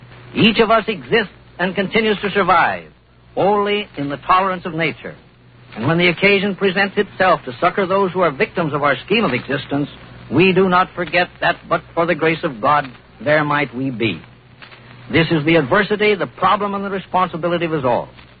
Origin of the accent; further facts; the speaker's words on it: Sullivan, Indiana, United States; My hometown of Sullivan, Indiana, is one of the outposts of the flood.